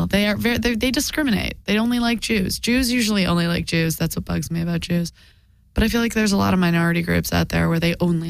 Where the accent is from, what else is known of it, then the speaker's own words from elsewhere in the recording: Detroit, Michigan, United States; The D, born and raised. Then I got out of there. I don't know if I can ever go back. I mean, it's a great town to visit. It's a great town to grow up